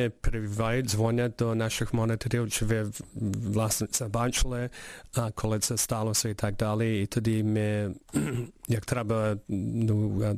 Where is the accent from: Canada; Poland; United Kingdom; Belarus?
Canada; І також є спостерігачі з Росії, США, з Канади, я з Канади.